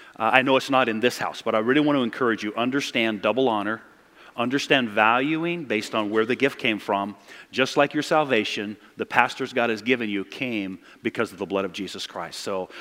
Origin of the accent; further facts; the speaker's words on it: Pacific Northwest, United States; I talk funny because I'm from the Northwest, okay?